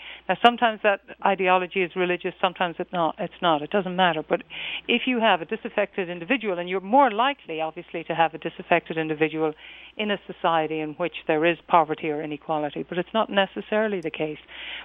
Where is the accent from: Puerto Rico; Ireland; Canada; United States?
Ireland; The British Empire was not universally loved. I can say that as an Irish person.